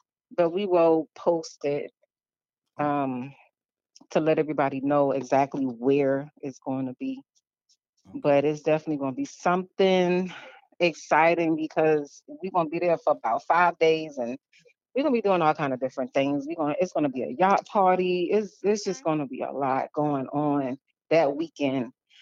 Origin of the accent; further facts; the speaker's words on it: Charleston, South Carolina, United States; But yes, I love growing up in Charleston, listening to the radio.